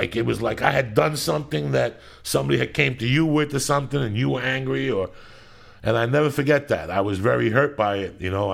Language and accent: English; Union City, New Jersey, United States; You know, we grew up in Union City